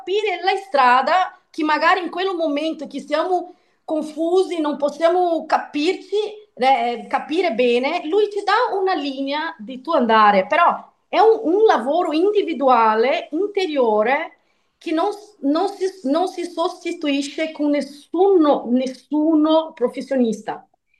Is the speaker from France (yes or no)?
no; São Paulo, Brazil; Italian is a second language; now in Italy; sono di San Paolo, di Brasile, origine italiana